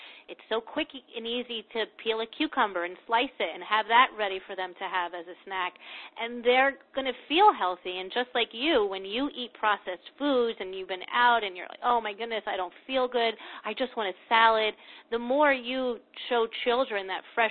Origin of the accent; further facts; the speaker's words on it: New Jersey, United States; I was raised in New Jersey, and my mother was born in New Jersey, and my grandmother was born in the Depression in New Jersey, and they were all farmers.